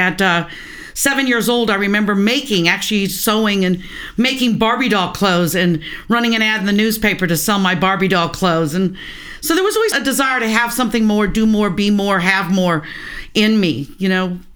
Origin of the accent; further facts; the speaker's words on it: Bellingham, Washington, United States; I was born and raised in Bellingham, which at that time was a pretty small community, of about 25,000 people, but very spread out. The houses were not close together. We're about 30 minutes from the Canadian border.